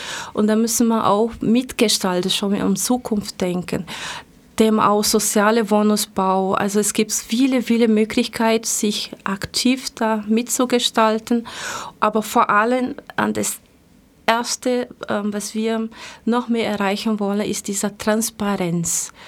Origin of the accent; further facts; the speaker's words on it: Rio de Janeiro, Brazil; ich bin ja dunkelhäutig, man kann nicht sehen, aber hören, dass ich auch einen Migrationshintergrund habe. Ich komme aus Rio de Janeiro, aus Brasilien.